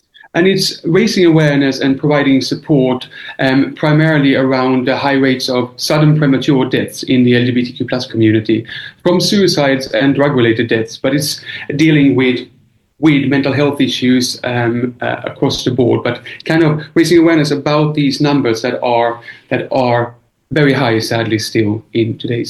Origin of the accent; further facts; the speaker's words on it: Sweden; now in London, United Kingdom; I'm originally from Sweden, but I've lived in London in the UK for the last 20 years.